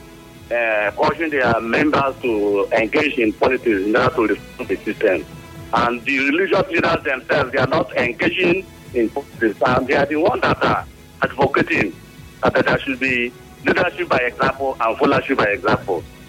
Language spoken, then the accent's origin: English; Bayelsa, Nigeria; from Bayelsa State.